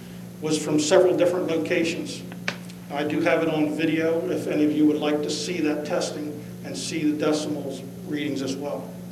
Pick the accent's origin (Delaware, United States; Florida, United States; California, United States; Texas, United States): Delaware, United States; Lewes; I'm a lifelong Sussex County resident. Growing up outside of Lewis and now living outside of Milton.